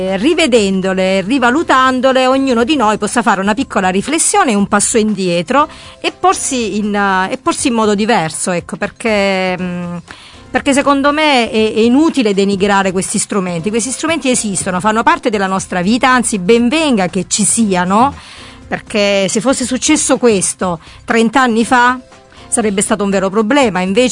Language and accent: Italian; Oria, Apulia, Italy; Tra l'altro sono di Oria, per cui conosciamo benissimo le competizioni tra Oria e Francavilla.